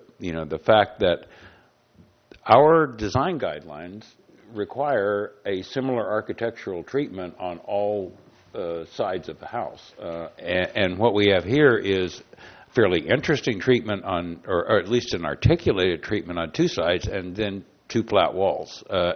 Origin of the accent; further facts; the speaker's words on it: Glendale, California, United States; I'm also from the Glendale, Pasadena area.